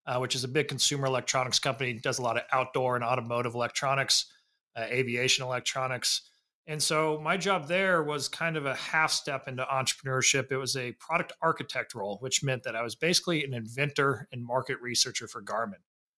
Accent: Indiana, United States; All right. So, we'll go all the way back. I grew up in Indiana.

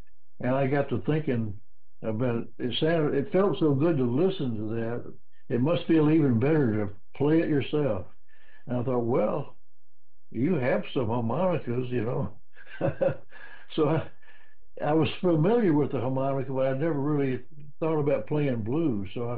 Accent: Memphis, Tennessee, United States; Not for me. I was from Memphis.

